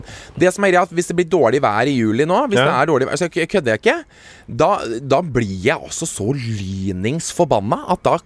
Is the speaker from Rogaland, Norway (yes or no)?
no; Stokke, Vestfold, Norway; Og så sier vi ja, vi er fra Stokke.